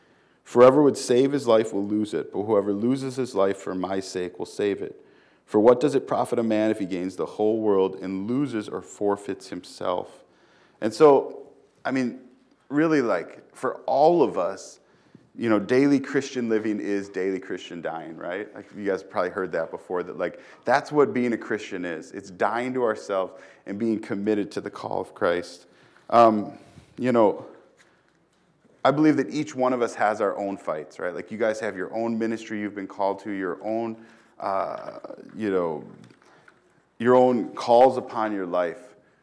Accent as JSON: {"language": "English", "region": "Wisconsin", "country": "United States", "tie": "born or raised there", "said": "I grew up in Wisconsin, and it's hard for us as we're in Wisconsin to hear that statement and think that to be true, right?"}